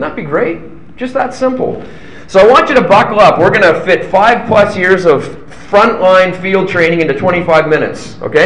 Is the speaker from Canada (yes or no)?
yes; London, Ontario, Canada; my hometown of London, Ontario.